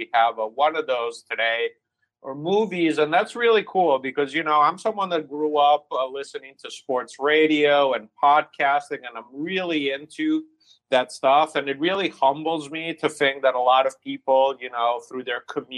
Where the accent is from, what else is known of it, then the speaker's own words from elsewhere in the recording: Italy; because I grew up in Italy reading a lot of his work